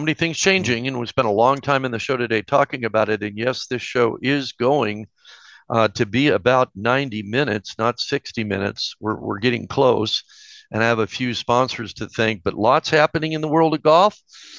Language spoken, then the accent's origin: English; Detroit, Michigan, United States; And so we're going to head to the Rocket Classic in my hometown of Detroit, Michigan, Bob.